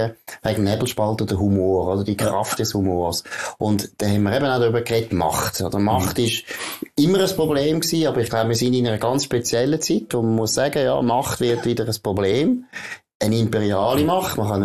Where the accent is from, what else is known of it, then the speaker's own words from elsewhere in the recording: Baden, Aargau, Switzerland; ich bin in Baden aufgewachsen